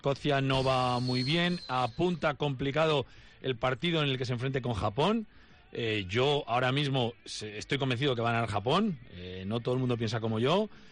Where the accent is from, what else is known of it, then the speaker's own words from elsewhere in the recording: Spain; los españoles, que nos dejamos